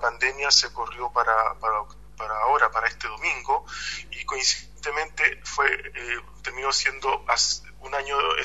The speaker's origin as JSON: {"language": "Spanish", "country": "Chile", "said": "nosotros tuvimos como chilenos soportarlas por décadas"}